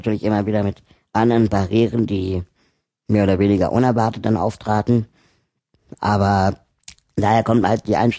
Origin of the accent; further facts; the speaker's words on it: Berlin, Germany; Ich bin in Berlin aufgewachsen.